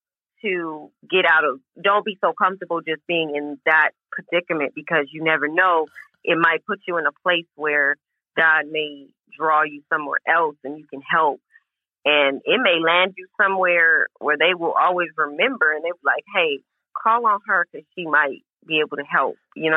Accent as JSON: {"language": "English", "town": "Los Angeles", "region": "California", "country": "United States", "tie": "born or raised there", "also_born_or_lived": "Paris, California", "said": "I'm a native from Los Angeles, and so I'm born and raised Cali girl. And I, you know, grew up in Paris, California, where, you know, I got to see some amazing things."}